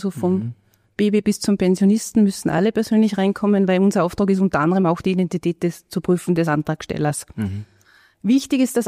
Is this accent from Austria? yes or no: yes; Austria; in Österreich haben wir als Österreicher, als Einheimische quasi